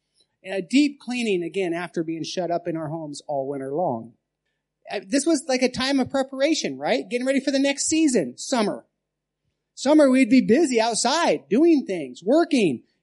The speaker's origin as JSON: {"language": "English", "country": "United States", "tie": "born or raised there", "moved": "as an adult", "said": "When I grew up, you know, in America where I live, we had four different seasons."}